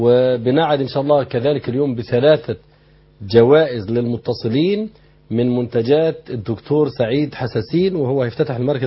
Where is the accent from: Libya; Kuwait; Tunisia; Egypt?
Egypt; احنا مصريين